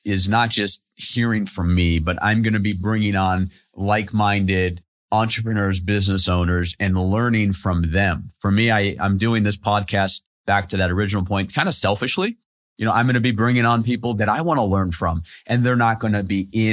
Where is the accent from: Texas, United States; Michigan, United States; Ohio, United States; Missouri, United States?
Ohio, United States; Cleveland; you know, I grew up in Cleveland, Ohio.